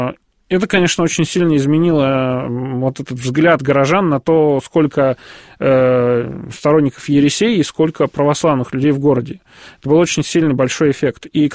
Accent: Moscow, Russia; Я просто, как любой москвич, живу вот в районе, где раньше храма не было.

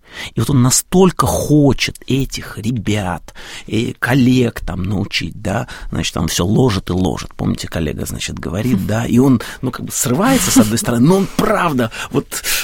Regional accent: Moscow, Russia; я родился в Хамовниках, была там булочная на Плющихе.

